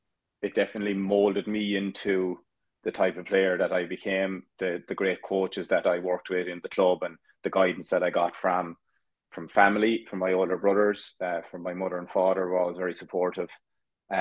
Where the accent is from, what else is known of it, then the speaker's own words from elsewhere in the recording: Burrisley, Tipperary, Ireland; where I'm from, a place called Burrisley in North Tipperary, hurling is the first thing that's spoken about on a Monday morning